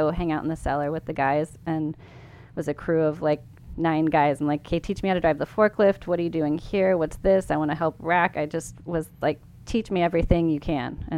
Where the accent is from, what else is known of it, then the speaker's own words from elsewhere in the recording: Sonora, California, United States; I grew up in Sonora, California, foothills to the Sierra Nevada. So I grew up hiking, backpacking, a lot of outdoor time, camping in the summers with my parents, putting up tents.